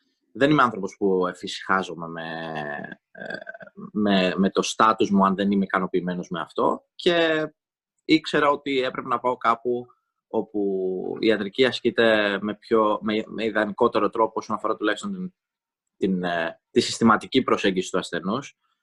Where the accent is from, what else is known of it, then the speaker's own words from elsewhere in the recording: Rhodes, South Aegean, Greece; εγώ είμαι κατάγομαι από τη Ρόδο και έχω καταγωγή και από την Κάρπαθ. Είμαι πολύ περήφανος γι' αυτό